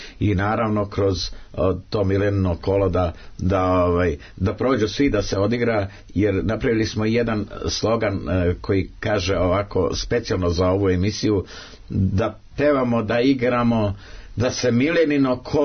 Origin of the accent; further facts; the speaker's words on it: Mionica, Šumadija and Western Serbia, Serbia; kako dolazim iz legendarnog Mišićevog kraja, dolazim iz Mionice, Valjevske, tako da u mom kraju živi i pesma i kolo i igra